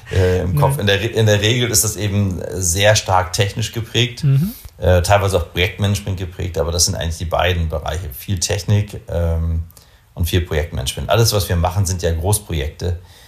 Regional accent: Kiel, Schleswig-Holstein, Germany; now in Bremen, Germany

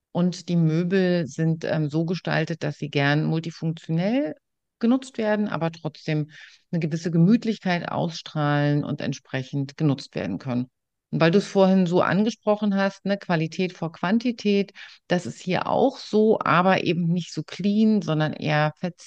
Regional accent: Berlin-Brandenburg, Germany; wir kommen so aus dem Raum Berlin-Brandenburg

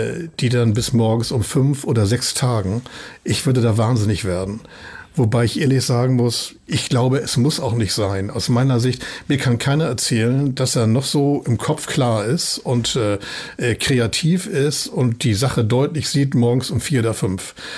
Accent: Hamburg, Germany; das ist eine wunderschöne, tolle Stadt, die ich wirklich liebe, das ist meine Heimat, auch wirklich gerne hier bin und hier lebe.

